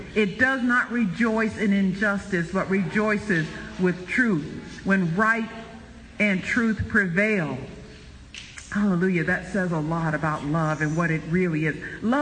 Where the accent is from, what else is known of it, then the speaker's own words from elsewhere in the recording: Buffalo, New York, United States; now in Pueblo, United States; See, I'm from Western New York. I'm from the Queen City, Buffalo, Niagara Falls area, okay?